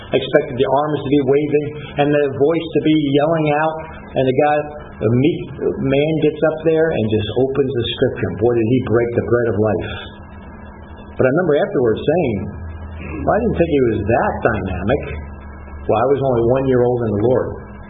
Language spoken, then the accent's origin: English; New Jersey, United States; You know, I come from New Jersey, as I mentioned